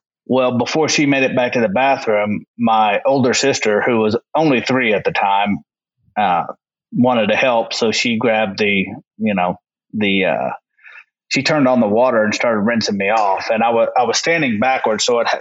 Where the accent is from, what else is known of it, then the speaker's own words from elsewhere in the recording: El Reno, Oklahoma, United States; Yep. Born and raised in El Reno, Oklahoma.